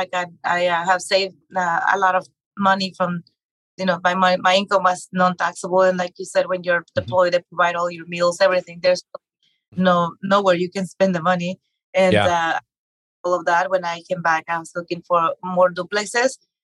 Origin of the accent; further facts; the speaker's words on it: Mexico; English is a second language; moved away; And growing up in Mexico, the duplex theme wasn't a thing.